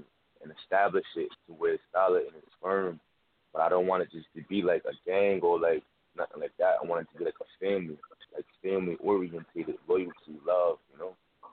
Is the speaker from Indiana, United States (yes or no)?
no; Newport, Rhode Island, United States; from Newport, Rhode Island.